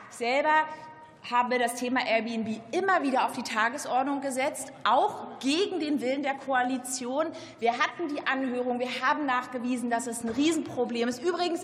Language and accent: German; Berlin, Germany; als Berlinerin muss ich sagen